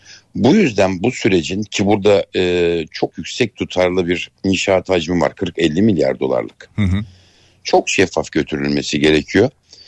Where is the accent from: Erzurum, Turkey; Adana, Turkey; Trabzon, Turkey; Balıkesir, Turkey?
Erzurum, Turkey; Ben evet Erzurum'da bir gecekonduda büyüdüm.